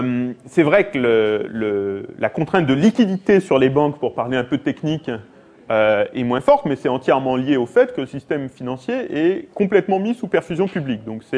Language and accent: French; France; moi je suis français, hein, on a bien connu ça en France